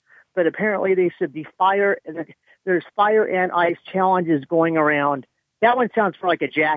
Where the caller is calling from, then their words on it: California, United States; I'm calling from California.